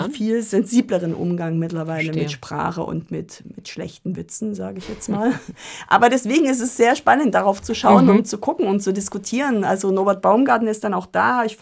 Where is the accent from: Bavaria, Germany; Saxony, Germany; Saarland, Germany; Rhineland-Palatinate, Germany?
Saxony, Germany; Ich bin in der DDR aufgewachsen in Sachsen